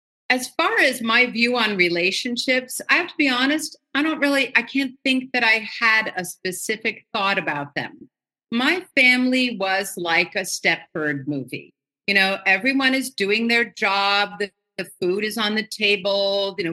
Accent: Manhattan, New York, United States; And one of the biggest factors was growing up in Manhattan. I was in Manhattan in the early 60s. So I was born in 1959.

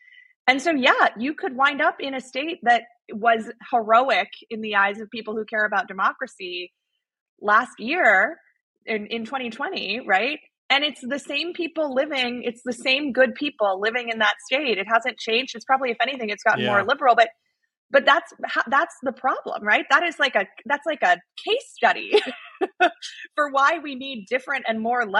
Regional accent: Arizona, United States; I grew up in Arizona, and people who are followers of election results know that last week in Arizona, my home state, was an absolute bloodbath.

